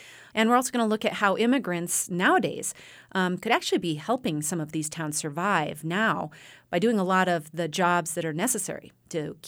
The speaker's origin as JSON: {"language": "English", "town": "Walden", "country": "United States", "tie": "born or raised there", "said": "But there was a big fracking boom around my hometown in Walden, but it just recently crashed, like big time."}